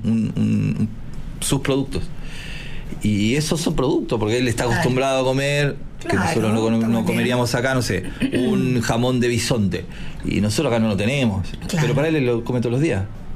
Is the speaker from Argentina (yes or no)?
no; Uruguay; Yo, siendo uruguayo, nunca le había cocinado a un presidente uruguayo